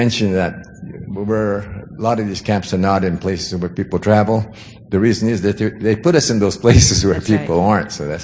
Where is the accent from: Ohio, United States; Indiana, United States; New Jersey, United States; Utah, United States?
Utah, United States; I'm from Utah